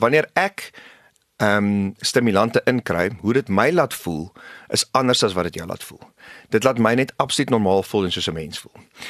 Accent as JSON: {"language": "Afrikaans", "town": "Pretoria", "region": "Gauteng", "country": "South Africa", "tie": "born or raised there", "said": "So, ek het groot geword in Pretoria."}